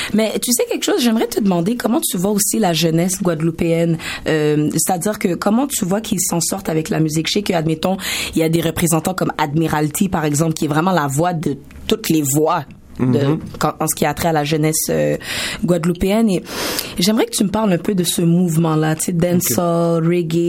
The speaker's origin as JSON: {"language": "French", "country": "Haiti", "lives_now": "Montreal, Canada", "said": "On a des groupes compas. Je suis haïtienne, là, je veux dire."}